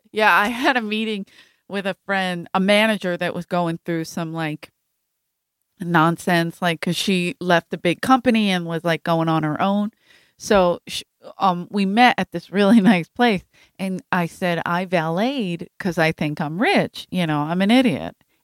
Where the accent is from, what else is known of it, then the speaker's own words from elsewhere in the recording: Ireland; We're Irish. That's how we look at the world.